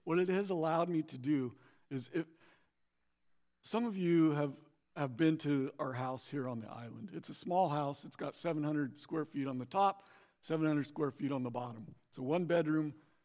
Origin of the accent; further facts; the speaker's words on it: Moses Lake, Washington, United States; I grew up in Moses Lake most of my life. I graduated Moses Lake High School.